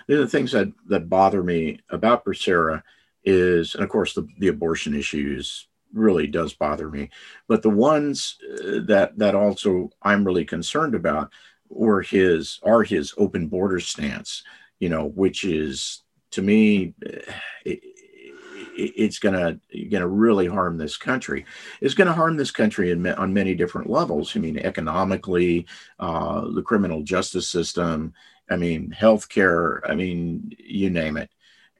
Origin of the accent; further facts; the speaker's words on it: Texas, United States; So we come from Texas and we can remember what happened to Texas the last time we went through this in the Obama administration